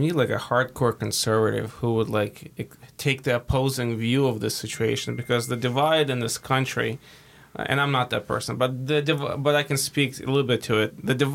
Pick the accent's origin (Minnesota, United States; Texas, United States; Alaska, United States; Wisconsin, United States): Alaska, United States; Anchorage; as a young man growing up in Anchorage, I was a busser